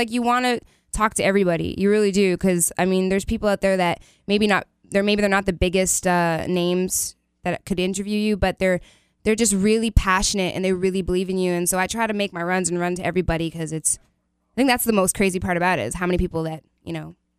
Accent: Toronto, Ontario, Canada; I'm from Toronto, too. We're Canadian buds

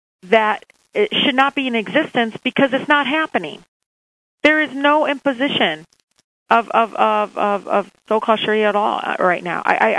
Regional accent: United States; what makes me very upset and appalled as an American Muslim

